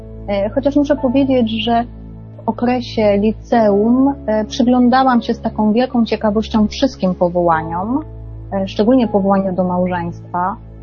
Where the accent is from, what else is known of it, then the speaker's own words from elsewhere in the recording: Kraków, Lesser Poland, Poland; Urodziłam się w Krakowie, tam też wychowywałam się razem z moją siostrą, obecnie